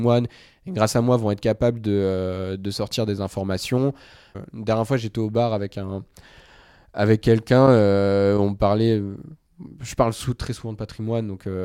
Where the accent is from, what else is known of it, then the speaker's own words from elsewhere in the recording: Brest, Brittany, France; Moi, je suis né dans cette région. J'ai grandi à Brest. D'ailleurs, je dis Brest. C'est l'accent de là-bas. C'est Brest. Moi, j'ai vraiment un amour pour la Bretagne. J'ai grandi, en fait, immergé dans la culture bretonne. Dans le Léon